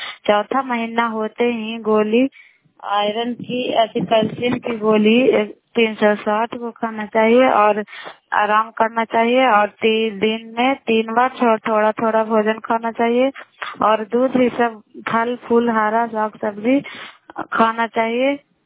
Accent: Bairiganj, Bihar, India; मैं नालंदा जिला का रहने वाली हूँ। मैं कराई ब्लॉक मकराता पंचायत ग्राम बैरीगंज से बोल रही हूँ।

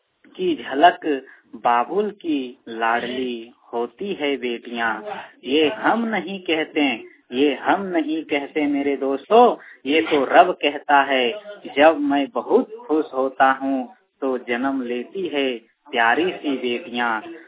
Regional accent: Fatehpur, Jharkhand, India; बोकारो जिला के फतेहपुर ग्राम का निवासी हूँ।

